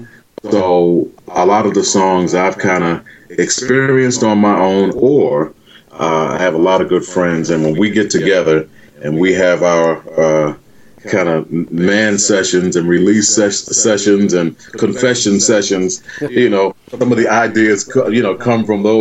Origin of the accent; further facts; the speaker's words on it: Brooklyn, New York, United States; You know, I was born and raised there. Actually, mom is still there. Oh. So I'm in Brooklyn all the time.